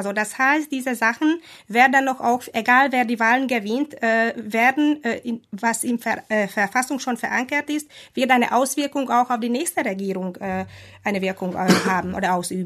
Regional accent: Hungary; moved away as an adult; weil das Leben war nie einfach in Ungarn, also solange ich den Sinn gesehen habe, dort zu bleiben, dann bin ich geblieben.

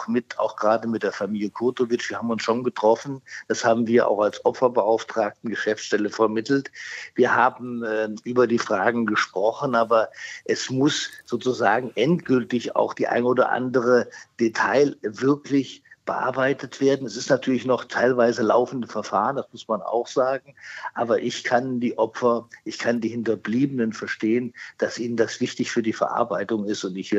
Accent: Hesse, Germany; das sage ich auch als Abgeordneter, auch als Hesse.

